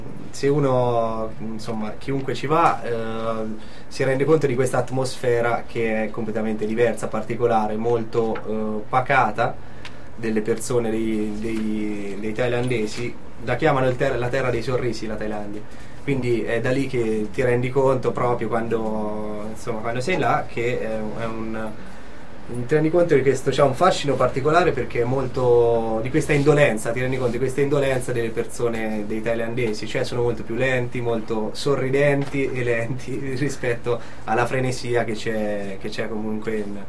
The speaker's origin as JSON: {"language": "Italian", "town": "Perugia", "region": "Umbria", "country": "Italy", "said": "io sono umbro."}